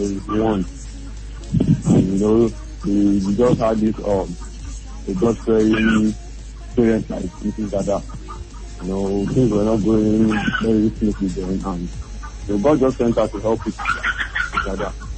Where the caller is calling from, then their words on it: Ikoyi, Lagos, Nigeria; I'm calling from Ikoyi.